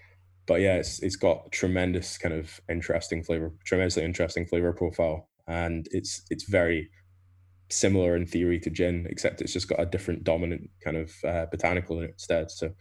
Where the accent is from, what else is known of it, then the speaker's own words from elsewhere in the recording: Scotland, United Kingdom; just make it very clear that I'm a Scotsman, then I'd be much happier.